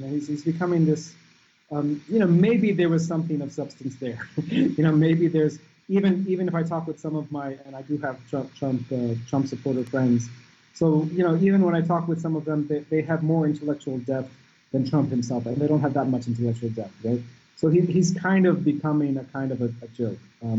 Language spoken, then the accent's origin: English; United States; for me as an American, as someone who grew up in the United States